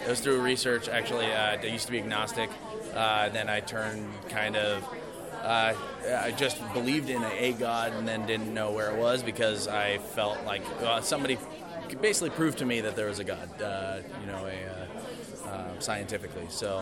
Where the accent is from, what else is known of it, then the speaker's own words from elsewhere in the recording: Reno, Nevada, United States; I'm from Reno, so